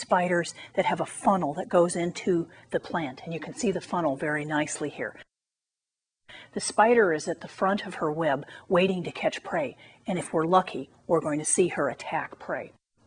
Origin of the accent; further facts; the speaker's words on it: Colorado, United States; I grew up in Colorado, which is quite high, quite dry, and I swear I barely saw a spider growing up.